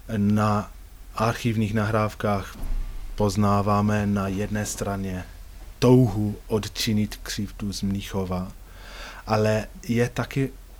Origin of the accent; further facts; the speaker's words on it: United Kingdom; Czech is a second language; jsem původem Brit, ale už skoro 20 let spolupracuji s Českým rozhlasem.